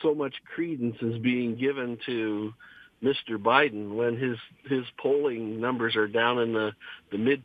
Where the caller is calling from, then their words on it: Windsor, Ontario, Canada; Yeah, I'm calling from Windsor, Ontario.